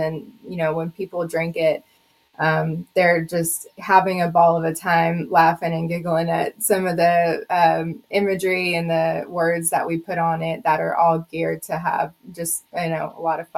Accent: Austin, Texas, United States; because we're from Austin as well.

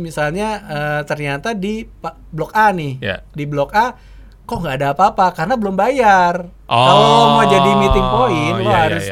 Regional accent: Pondok Cabe, Banten, Indonesia; Gue dari Pondok Cabe.

